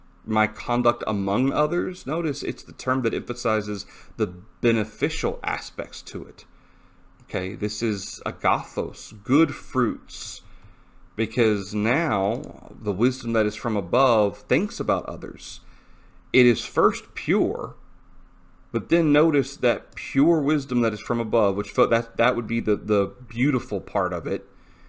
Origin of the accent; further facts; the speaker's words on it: Columbia, South Carolina, United States; There's not a whole lot of faithful people in Columbia, where I grew up.